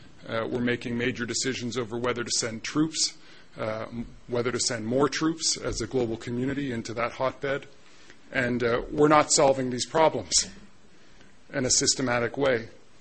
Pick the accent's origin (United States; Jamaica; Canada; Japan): Canada; British Columbia; as a Canadian from British Columbia originally, take any chance I can get to come back